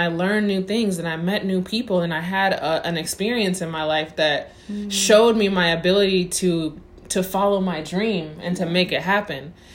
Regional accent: Spain; now in Sacramento, United States; Now, mind you, I'm in Sacramento, California at the time. I have never been to Portugal. Yes, I'm from Spain. I have dual citizenship.

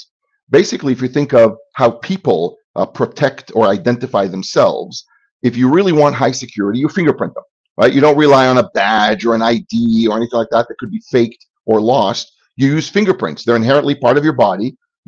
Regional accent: Israel; English is a second language; moved away as an adult; now in United States; Well, I am originally from Israel. I came to the United States almost 26 years ago this summer.

